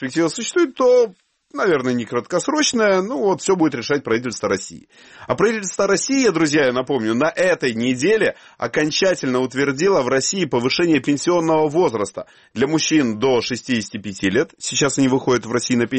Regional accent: Crimea, Ukraine; Я вам скажу, как аутентичный крымчанин

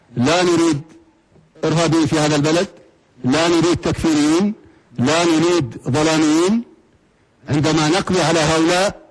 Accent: Al Anbar, Iraq; أنا من هذه المناطق، أنا ابن الأنبار، أنا ابن المنطقة الغربية

